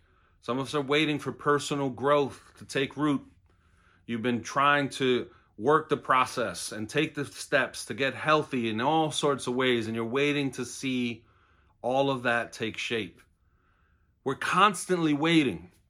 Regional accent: New York City, New York, United States; Now, I grew up in New York City. I got to be honest, I've not done much gardening in my life.

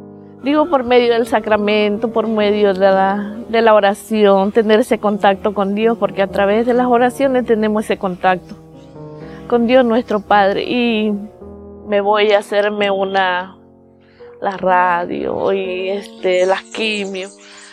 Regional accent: Chone, Manabí, Ecuador; Soy de Chone, soy chonera, quien dice.

